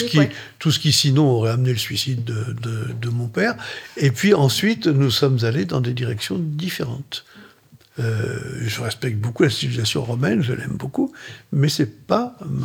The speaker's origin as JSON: {"language": "French", "town": "Libourne", "region": "Nouvelle-Aquitaine", "country": "France", "tie": "born there", "said": "Je suis né à Libourne parce que mon père était à cette époque-là professeur à l'université de Bordeaux. Et c'est le hasard des affectations. Je suis un enfant de fonctionnaire, tout simplement."}